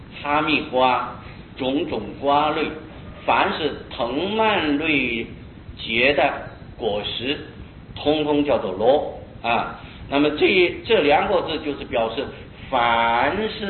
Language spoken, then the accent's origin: Chinese; Taiwan; 我们台湾人普通一般都是吃的米饭